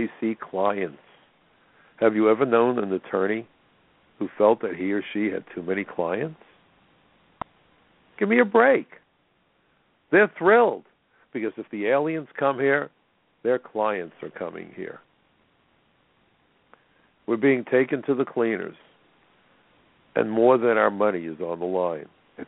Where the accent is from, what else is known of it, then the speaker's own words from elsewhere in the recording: Brooklyn, New York, United States; my wife calls my pink yarmulke because I'm a Jew from Brooklyn.